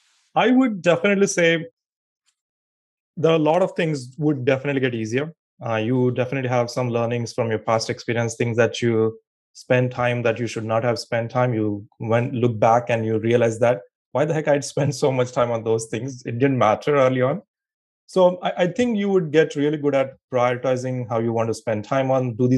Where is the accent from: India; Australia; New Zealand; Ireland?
India; English is a second language; moved away as an adult; now in United States; I moved here, immigrant from India. So I born and brought up in India, grew up there, and came here for my master's, I believe almost like 15, 16 years ago now. And I've been in the Bay Area here in the California since then.